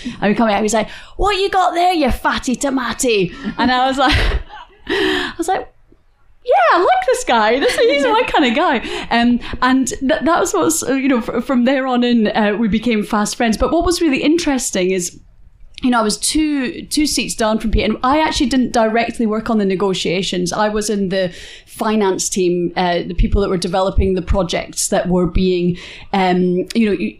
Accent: Iran; first language Persian; he found out I was from Iran, and he starts speaking to me in Persian.

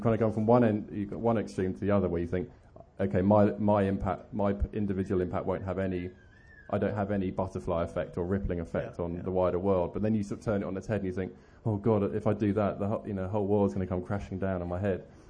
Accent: South West England, United Kingdom; and I grew up in Cornwall

